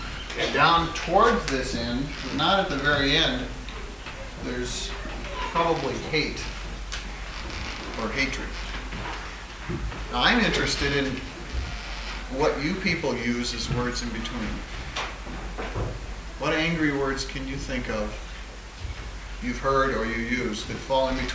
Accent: Minnesota, United States; and I'm from Minnesota and I'm Swedish.

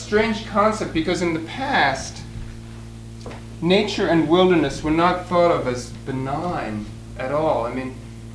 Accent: East Coast, United States; I'm from the East, so I don't know the name of this pass, Donner Pass

